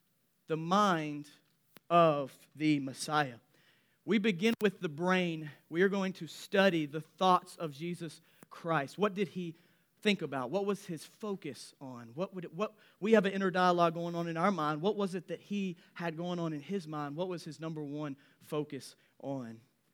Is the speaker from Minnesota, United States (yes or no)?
no; Memphis, Tennessee, United States; I was born and raised in Memphis. I'm Memphis all the way through.